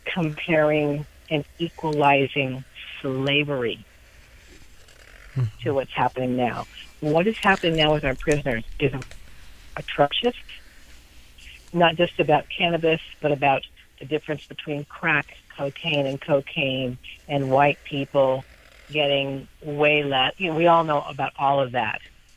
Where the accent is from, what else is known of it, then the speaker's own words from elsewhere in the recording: Portland, Oregon, United States; I was born and raised in Portland. I've only been back for a couple of years